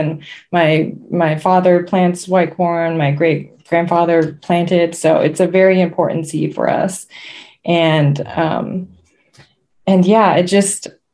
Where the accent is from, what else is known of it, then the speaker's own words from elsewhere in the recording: New York, United States; I'm from the Seneca Nation.